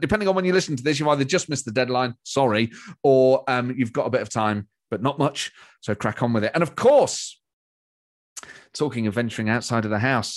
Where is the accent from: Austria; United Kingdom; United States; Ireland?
United Kingdom; Nottingham, East Midlands; I'm from Nottingham, mate.